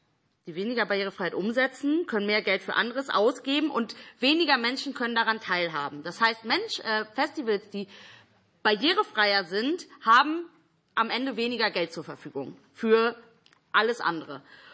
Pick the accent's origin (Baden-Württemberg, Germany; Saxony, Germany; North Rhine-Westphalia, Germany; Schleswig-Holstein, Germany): North Rhine-Westphalia, Germany; Cologne; Und ich komme aus Köln